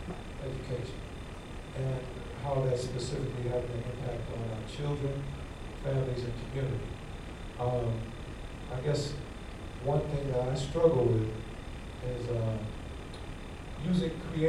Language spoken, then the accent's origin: English; Indianapolis, Indiana, United States; I'm originally from Indianapolis, but stayed pretty much everywhere you can stay in the United States.